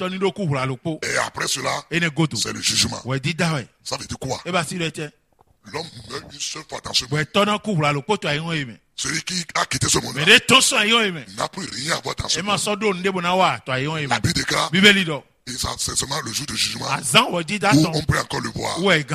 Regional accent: Benin; chez nous au Bénin

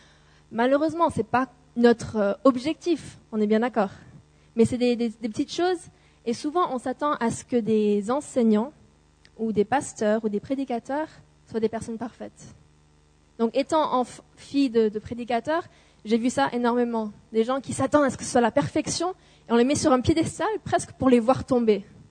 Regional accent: England, United Kingdom; also born or lived in United States; Et moi, étant anglaise, donc je suis anglaise-américaine, mon père anglais, ma mère américaine

